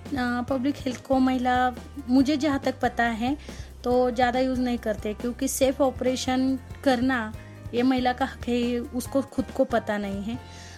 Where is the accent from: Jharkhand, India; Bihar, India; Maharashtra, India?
Maharashtra, India; Valle; मैं महाराष्ट्र के पुणे डिस्ट्रिक्ट के वल्ले गांव से हूँ।